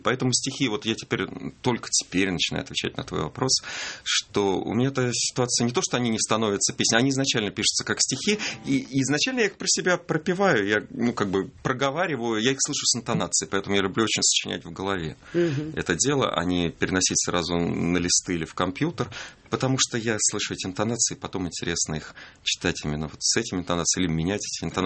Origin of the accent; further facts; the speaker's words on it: Moscow, Russia; хотя, собственно, я москвич, живу в Москве